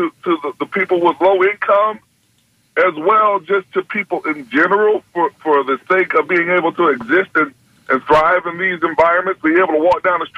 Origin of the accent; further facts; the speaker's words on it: Tampa, Florida, United States; now in Riverview, United States; I'm in Riverview, but I'm from Tampa, fifth generation.